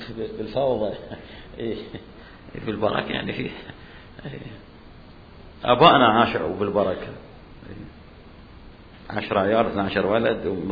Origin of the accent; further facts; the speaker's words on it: Saudi Arabia; إلا نصارى نجران عندنا في السعودية